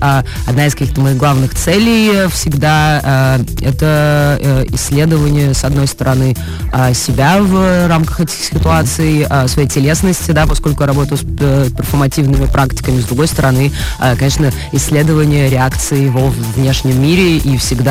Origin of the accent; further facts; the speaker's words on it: Krasnodar, Krasnodar Krai, Russia; я родилась в Краснодаре и жила здесь до учебы, до университета.